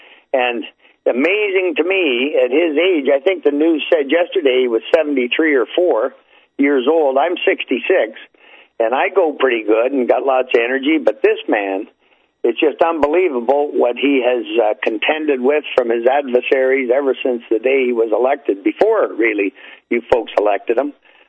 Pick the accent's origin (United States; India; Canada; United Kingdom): Canada; I'm from Canada, as at least some of you know